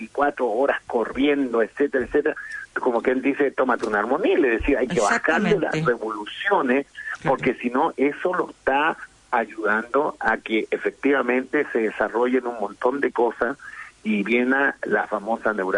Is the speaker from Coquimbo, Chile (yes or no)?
yes; Ovalle, Coquimbo, Chile; Yo, tú sabes que yo soy de Ovalle, amo mi región.